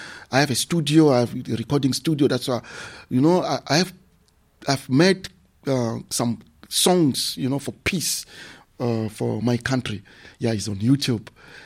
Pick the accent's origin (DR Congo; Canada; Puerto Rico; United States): DR Congo; You know, I'm a Congolese. I'm from Congo, DRC. You know, Democratic Republic of Congo.